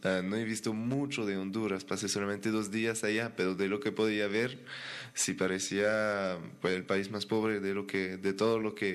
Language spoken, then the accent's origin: Spanish; Quebec, Canada; Spanish is a second language; soy de Quebec, de la parte francesa de Canadá.